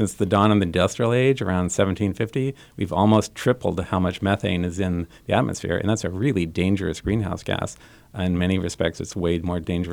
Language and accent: English; Colorado, United States; I grew up in Colorado, so this is certainly not my first time here